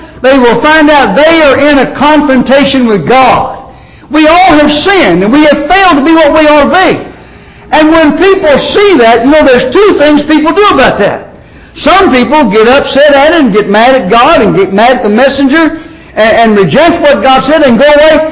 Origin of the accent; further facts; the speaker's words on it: Louisville, Kentucky, United States; I grew up in Louisville, Kentucky, and as a result, not many people here like to hear me preach, and so I go other places to preach.